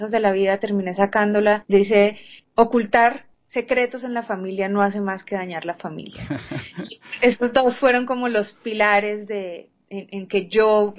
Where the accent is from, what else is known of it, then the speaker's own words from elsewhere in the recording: Cali, Valle del Cauca, Colombia; como en mi caso yo soy caleña y estoy haciendo una película de Providencia